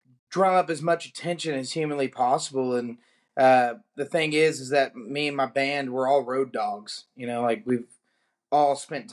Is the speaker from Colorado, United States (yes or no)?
no; Alvarado, Texas, United States; You know, he's a Johnson County boy, just like me. So he's from Godley and I'm from Alvarado.